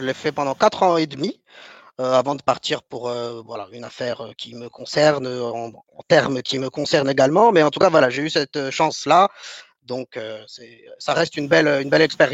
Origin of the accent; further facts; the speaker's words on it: Belgium; parce que je viens de Belgique, ça s'entend peut-être un peu.